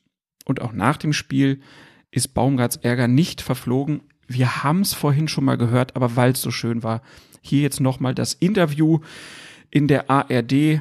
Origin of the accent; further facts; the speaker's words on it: Hanover, Lower Saxony, Germany; Ich komme aus Hannover.